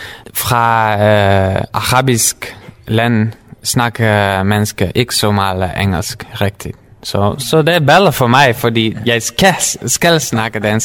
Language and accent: Danish; Netherlands; Danish is a second language; now in Denmark; fordi jeg kommer fra Holland, og jeg snakker også tysk, hollandsk, tysk, engelsk, lidt spansk.